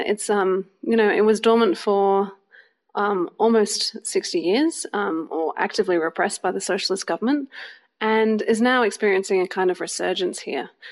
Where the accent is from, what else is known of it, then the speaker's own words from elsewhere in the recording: Australia; I'm originally Australian.